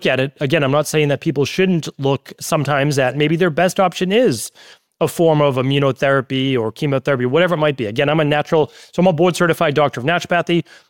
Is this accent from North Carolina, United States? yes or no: no; Medford, Massachusetts, United States; like I grew up in Medford, Massachusetts